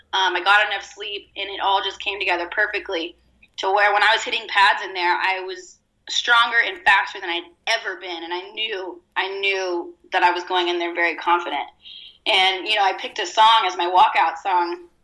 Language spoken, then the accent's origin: English; Corpus Christi, Texas, United States; now in Austin, United States; Well, I grew up in Corpus Christi, Texas, so I grew up surfing there.